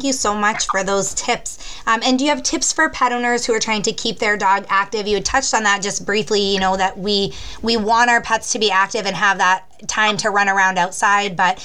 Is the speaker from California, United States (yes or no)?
no; Maine, United States; We actually, I was born and raised in Maine, so we're used to the harsh winters